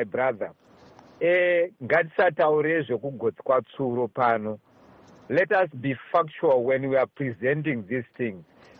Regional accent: Mabvuku, Harare, Zimbabwe; I come from Mabuku.

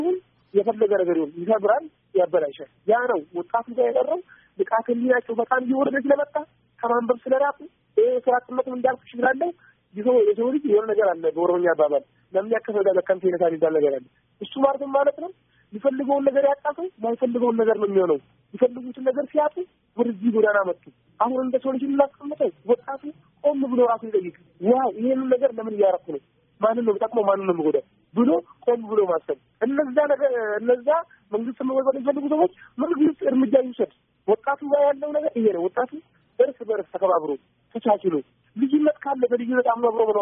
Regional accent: Dire Dawa, Ethiopia; ድሬዳዋ ሲባል የፍቅር ሀገር ነች፣ የፍቅር ተምሳሌት ድሬዳዋ። እኛም በዛው ነው ያደግነው። ይህ ሙስሊም ይህ ክርስቲያን ሳይባል ነው አንድ ልብስ እየለበስን አብረን እየተጫወትን አብረን ያደግነው።

